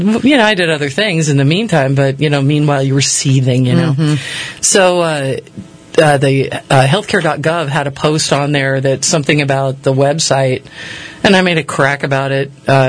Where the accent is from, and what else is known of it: Connecticut, United States; born or raised there